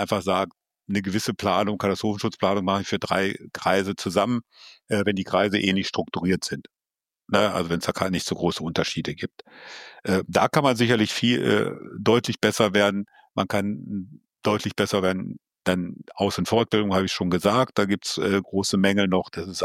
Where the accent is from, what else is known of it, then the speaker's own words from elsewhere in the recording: Hamburg, Germany; also ich bin Hamburger, mir wird das Leben in Hamburg schwer